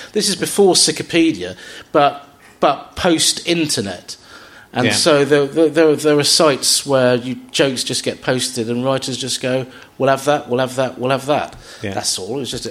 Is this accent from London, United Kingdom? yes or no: yes; London, United Kingdom; I'm from South London.